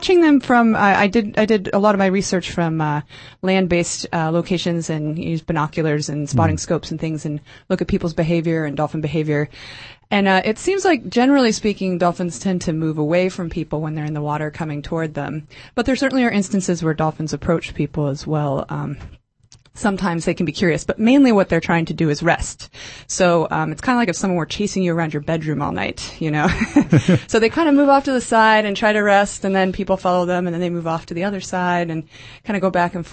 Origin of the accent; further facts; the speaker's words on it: Pennsylvania, United States; born there; now in Portland, United States; Pennsylvania, which is on the east coast of the United States.